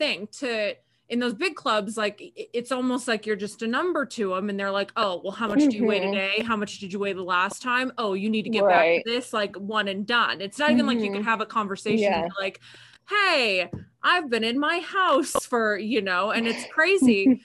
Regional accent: Las Vegas, Nevada, United States; also born or lived in Northern California; I grew up in Vegas. I was born and raised there, and I didn't even realize that there were places in the world that like didn't get sun.

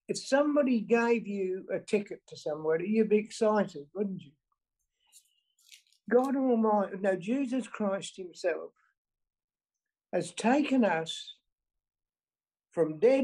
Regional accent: Bunbury, Western Australia, Australia; from Bunbury, WA

